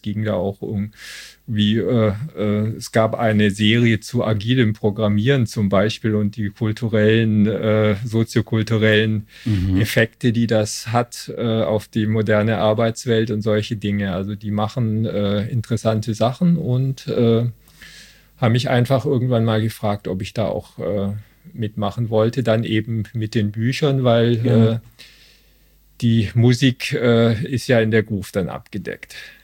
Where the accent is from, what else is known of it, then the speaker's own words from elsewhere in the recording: Stuttgart, Baden-Württemberg, Germany; now in Cologne, Germany; Nein, ich bin kein Kölner. Ich bin aber schon seit 23 Jahren hier und komme ursprünglich aus Stuttgart.